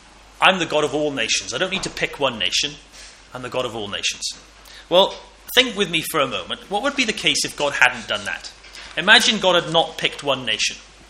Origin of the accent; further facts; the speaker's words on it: Wales, United Kingdom; Well, that makes me feel rather left out, because I'm a Welshman.